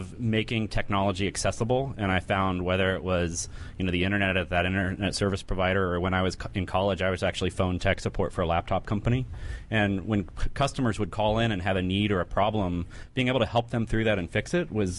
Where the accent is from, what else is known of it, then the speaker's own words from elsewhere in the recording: Ohio, United States; Originally from a small town in southeastern Ohio.